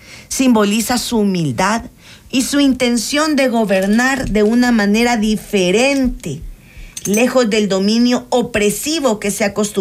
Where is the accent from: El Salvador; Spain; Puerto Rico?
El Salvador; Somos guerreros los salvadoreños